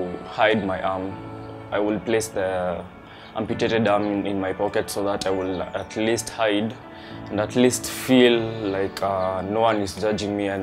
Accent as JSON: {"language": "English", "town": "Limuru", "region": "Kiambu County", "country": "Kenya", "said": "I'm 21 years old. I come from Limuru."}